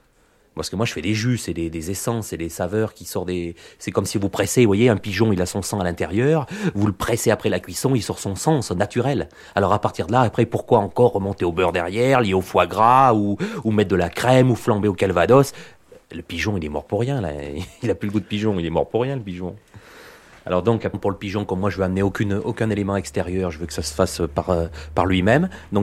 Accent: Auvergne-Rhône-Alpes, France; puisque je vous ai dit que j'étais de l'Auvergne.

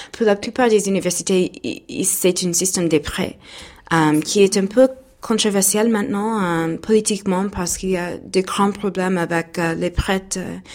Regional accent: Missouri, United States; French is a second language; Je viens de l'état de Missouri, c'est au milieu des États-Unis, au Midwest.

